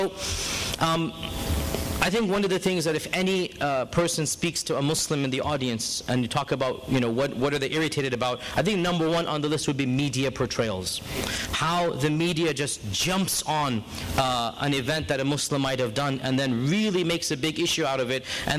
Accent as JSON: {"language": "English", "country": "United States", "said": "And again, I say this as an American"}